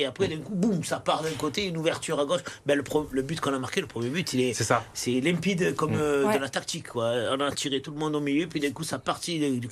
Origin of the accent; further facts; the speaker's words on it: Marseille, Provence-Alpes-Côte d'Azur, France; Parce que moi, en tant que Marseillais, j'y tiens énormément.